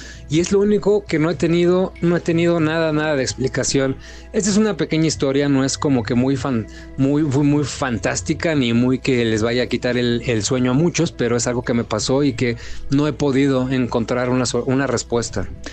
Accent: Michoacán, Mexico; Yo soy de Michoacán, soy de Michoacán.

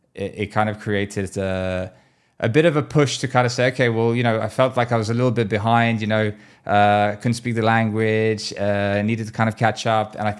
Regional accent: London, United Kingdom; also born or lived in Lithuania; I was born in Lithuania, but I grew up in the UK, right. In London.

